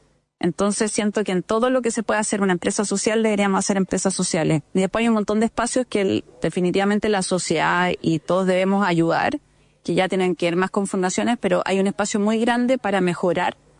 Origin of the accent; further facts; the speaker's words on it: Chile; born there; yo me siento muy chilena porque en el fondo soy descendiente griega y árabe, pero nací en Chile.